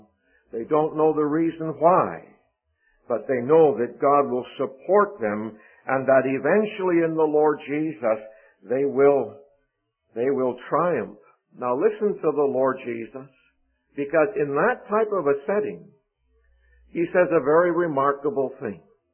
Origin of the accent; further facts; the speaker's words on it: Vancouver, British Columbia, Canada; the church in which I grew up in Vancouver